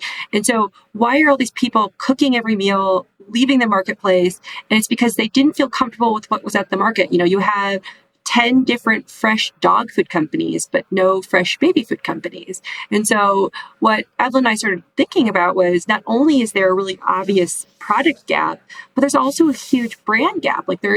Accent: Midwest, United States; And I was raised in the Midwest, where I was taught that kids are really resilient

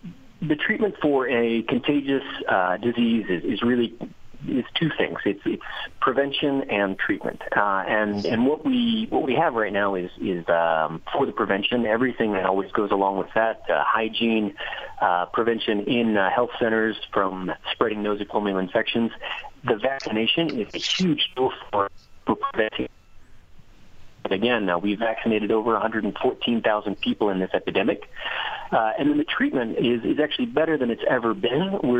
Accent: United States; me, I'm from the United States.

